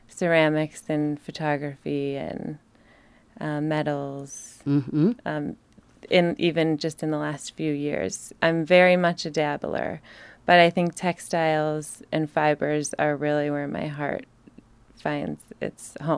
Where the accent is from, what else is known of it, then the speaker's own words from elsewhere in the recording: Cleveland, Ohio, United States; moved away as an adult; now in Portland, United States; I'm from Cleveland, Ohio.